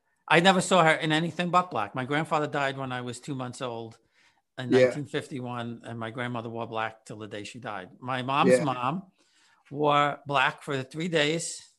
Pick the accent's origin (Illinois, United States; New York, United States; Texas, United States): New York, United States; College Point; I grew up in College Point, which wasn't really an Italian neighborhood, but my mom's family was, and my dad's family, they were both from Corona.